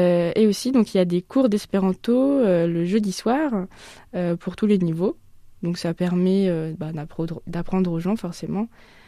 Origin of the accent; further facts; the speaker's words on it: Bourges, Centre-Val de Loire, France; Donc moi à la base je viens de Bourges, donc j'ai fait un parcours un peu particulier.